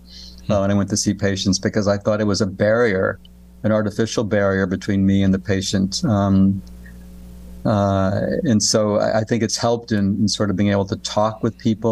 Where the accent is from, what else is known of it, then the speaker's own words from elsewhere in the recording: Texas, United States; So I grew up in Texas, in the Houston-Galveston area, and had an uncle who was a physician